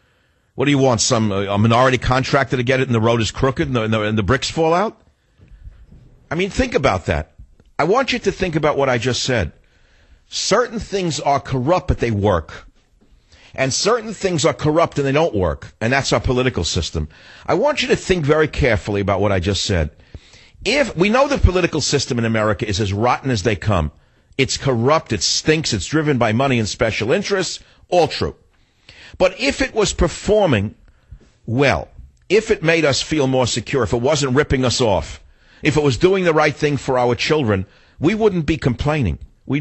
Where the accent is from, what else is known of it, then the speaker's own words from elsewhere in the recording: New York, United States; accent: New York; I was hoping for a minute that it was because of some other attributes other than my New York accent.